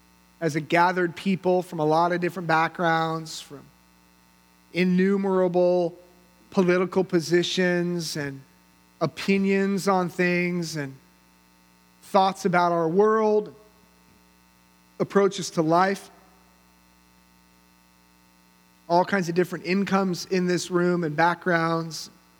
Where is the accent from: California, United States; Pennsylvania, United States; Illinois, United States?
California, United States; And for me as a Californian, that was, you know, cute and fun.